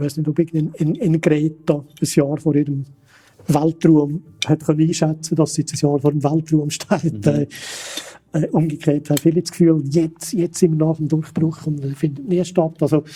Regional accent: Switzerland; man muss sich ein bisschen schämen als Schweizer.

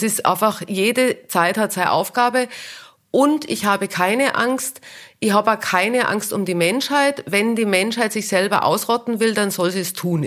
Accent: Tyrol, Austria; now in Berlin, Germany; Und bei uns in Tirol, in der Volksschule, die sprechen alle Dialekt, alle. Wir haben ganz andere Wörter. Und letztendlich, als ich dann nach Berlin zum Beispiel ins Theater oder so, die haben mich alle nicht verstanden.

